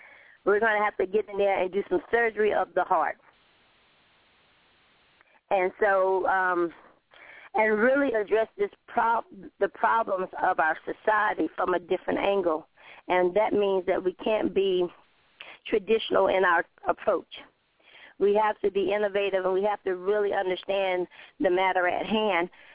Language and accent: English; Raleigh, North Carolina, United States; And I'm from Wake County, which is in Raleigh, North Carolina